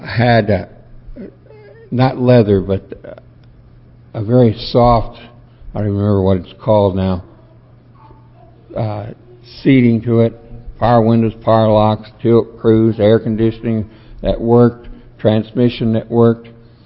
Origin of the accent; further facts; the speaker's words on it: Detroit, Michigan, United States; But I grew up in Detroit, and I knew how to drive in the snow.